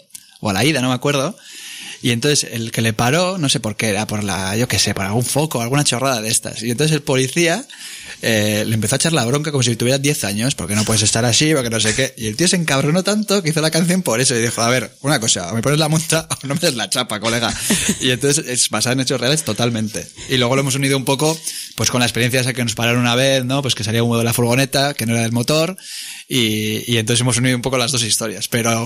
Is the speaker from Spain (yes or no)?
yes; Bilbao, Basque Country, Spain; Nosotros alucinábamos como unos bilbaínos de mierda que aparecemos allí en México.